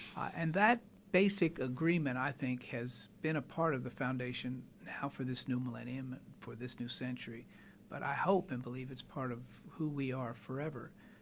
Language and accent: English; Philadelphia, Pennsylvania, United States; now in Nashville, United States; I came from Philadelphia in 76.